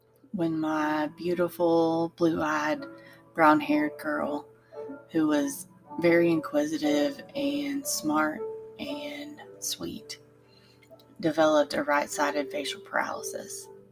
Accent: Hot Springs, Arkansas, United States; He introduced me to an oncologist who lived in Hot Springs, my hometown, and a town that I wanted to desperately live in again to be closer to my family.

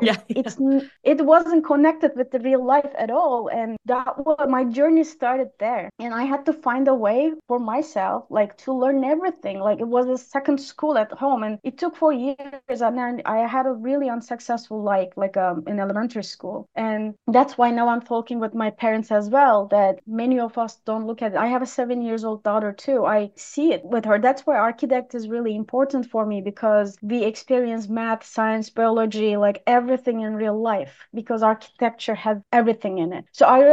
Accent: Istanbul, Turkey; moved away as an adult; now in United States; I came to US like 13 years ago. I'm originally from Istanbul, Turkey.

